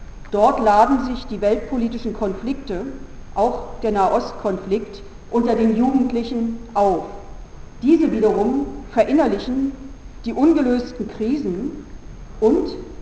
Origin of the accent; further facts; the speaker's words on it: Berlin, Germany; ich bin Berlinerin.